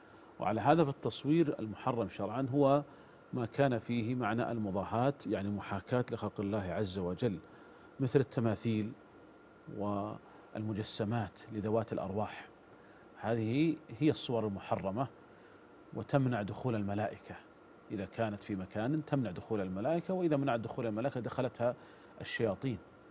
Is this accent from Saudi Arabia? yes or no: yes; Saudi Arabia